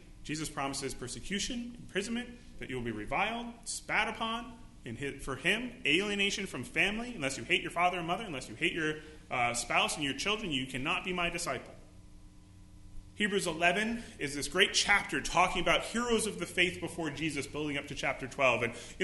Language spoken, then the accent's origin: English; United States; My family's in the States. You know, we're American.